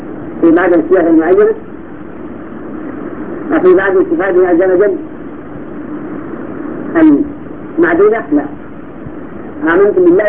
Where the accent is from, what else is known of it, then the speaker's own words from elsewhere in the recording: India; Arabic is a second language; الحمد لله عندنا في الهند وفي بعض الدول